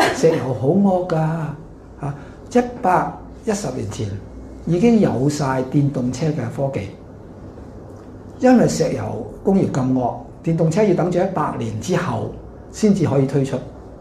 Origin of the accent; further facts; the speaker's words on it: Sham Shui Po, Hong Kong; 我是香港人，我在這裡大的，我是72年前在這裡出世，在深水埗出世、啊、我一直都在香港住，除了是去留學幾年